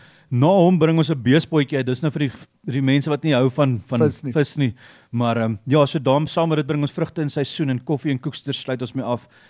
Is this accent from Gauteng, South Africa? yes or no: yes; Johannesburg, Gauteng, South Africa; born there; also born or lived in Mossel Bay; Ek het hier groot geraak. Ek was in Johannesburg gebore gewees. Toe trek ons Mosselbaai toe en toe ons nou besluit om terug te trek.